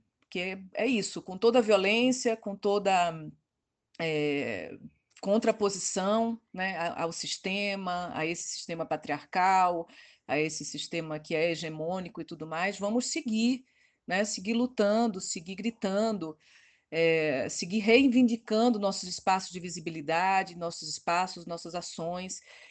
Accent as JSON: {"language": "Portuguese", "region": "Northeast Region", "country": "Brazil", "said": "como nordestina, né, morando no Sudeste e tudo mais, sempre tendo um trânsito muito grande com o Nordeste, sempre tive, sempre mantive"}